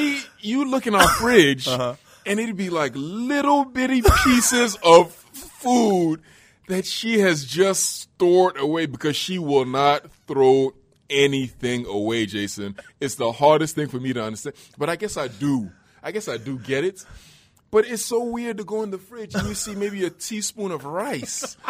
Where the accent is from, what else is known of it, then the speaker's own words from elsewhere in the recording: England, United Kingdom; born there; yeah, I know I was born in England, but you could tell I was African.